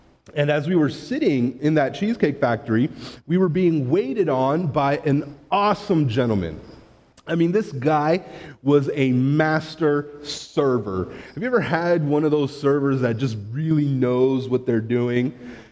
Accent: Massachusetts, United States; I grew up in Massachusetts, and I know that Boston accent.

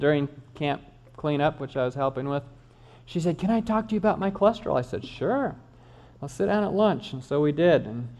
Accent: Kansas, United States; I'm from Kansas, near Wichita.

